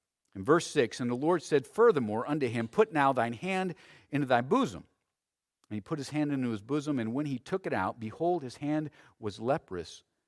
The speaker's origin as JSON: {"language": "English", "town": "Tucson", "region": "Arizona", "country": "United States", "tie": "born or raised there", "said": "I grew up in Tucson."}